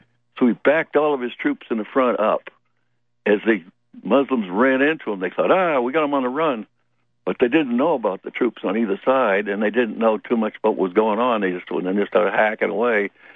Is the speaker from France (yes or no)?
yes; Normandy, France; And they're my ancestors. I come from Normandy.